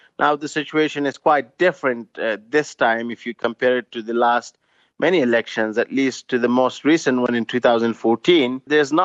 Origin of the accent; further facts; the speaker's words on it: Kunar, Afghanistan; English is a second language; I was in the province of Kunar in eastern Afghanistan in my hometown